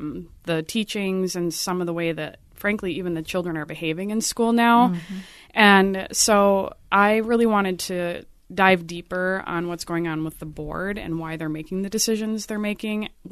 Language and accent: English; Apple Valley, United States; I grew up in Apple Valley. I graduated from Apple Valley High School.